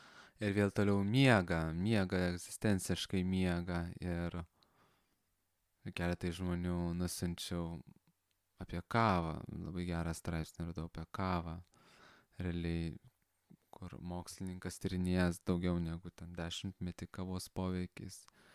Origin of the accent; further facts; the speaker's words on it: Kaunas, Kaunas County, Lithuania; buvau Kaune, savo gimtajame mieste